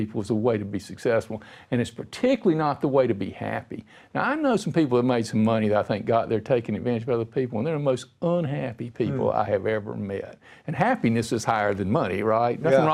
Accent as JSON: {"language": "English", "region": "North Carolina", "country": "United States", "tie": "born or raised there", "said": "All right, I was raised in North Carolina. My family was, I'd call them lower middle class, kind of. I was the first one in my family to ever graduate from college."}